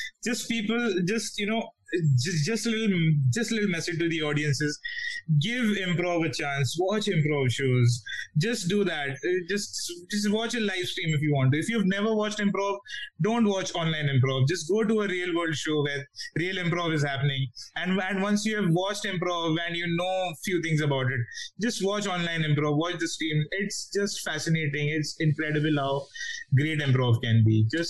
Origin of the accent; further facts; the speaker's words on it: Mumbai, Maharashtra, India; because we are also from Mumbai.